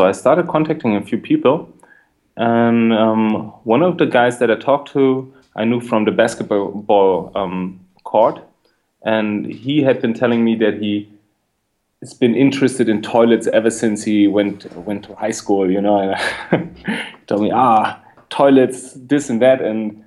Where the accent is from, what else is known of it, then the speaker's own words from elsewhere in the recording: Berlin, Germany; You know, I grew up in East Berlin, and my mom is actually from the East, and I was born before the wall was down.